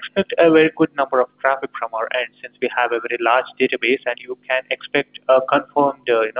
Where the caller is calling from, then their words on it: Los Angeles, California, United States; No, I'm calling from Los Angeles, West Los Angeles.